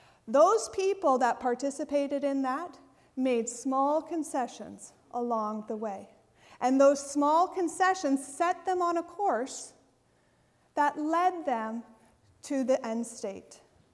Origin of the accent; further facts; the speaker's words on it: Oshawa, Ontario, Canada; I'm from Oshawa